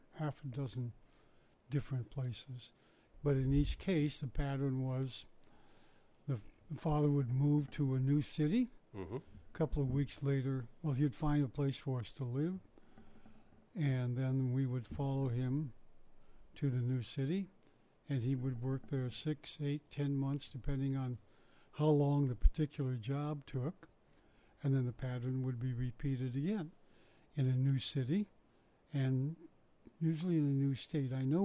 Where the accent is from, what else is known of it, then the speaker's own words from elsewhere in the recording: St. Paul, Minnesota, United States; born there; also born or lived in Midwest; I was born in St. Paul, Minnesota, on the 24th of April, 1934.